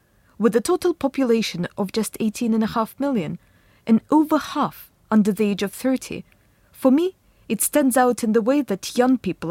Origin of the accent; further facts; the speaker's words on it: Russia; now in London, United Kingdom; I was born and raised in Russia and now live and work in London.